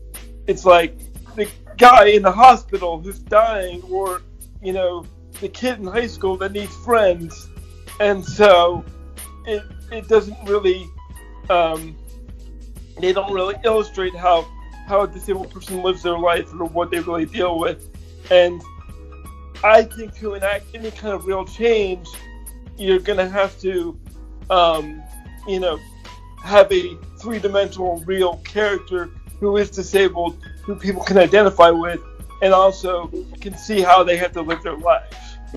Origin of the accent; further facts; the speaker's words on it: Pennsylvania, United States; I am from Pennsylvania. I am 39 years old.